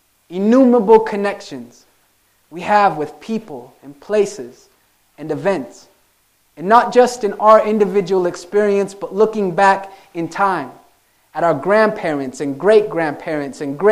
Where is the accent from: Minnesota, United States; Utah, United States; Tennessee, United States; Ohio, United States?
Utah, United States; Salt Lake City; So I grew up in Salt Lake City, Utah. My mother was adopted from Scotland